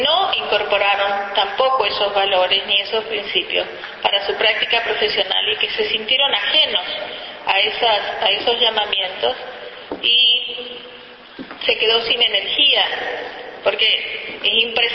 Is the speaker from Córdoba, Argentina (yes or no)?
yes; Córdoba, Argentina; soy de Córdoba y por supuesto soy de la Universidad de Córdoba.